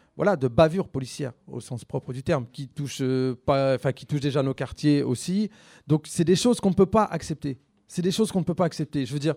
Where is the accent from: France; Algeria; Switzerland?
France; Roubaix, Hauts-de-France; je repense surtout quand je repense à mon enfance à Roubaix